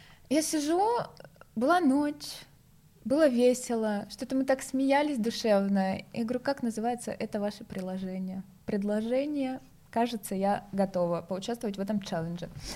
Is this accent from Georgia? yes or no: yes; Georgia; я, как гордая грузинка, всегда была против всех этих приложений